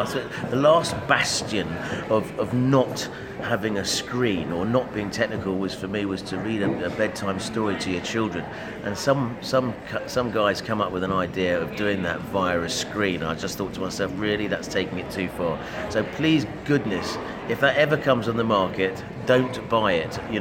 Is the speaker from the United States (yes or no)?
no; London, United Kingdom; now in Portugal; I live in Portugal, and ooh, I'm from London originally.